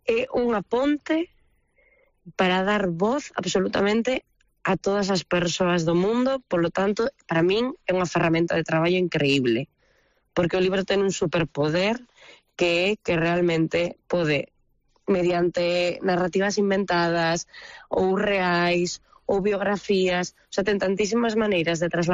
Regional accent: Basque Country, Spain; born there; xa nací nun entorno moi rural ali no País Vasco, en Álava, bueno, daquelas estaba vivindo en Santiago

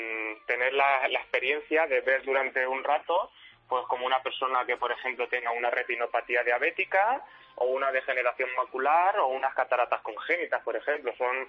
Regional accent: Albacete, Castilla-La Mancha, Spain; para nosotros como jugadores con discapacidad y que somos de Albacete, y muchos abonados y socios del Albacete Balompié

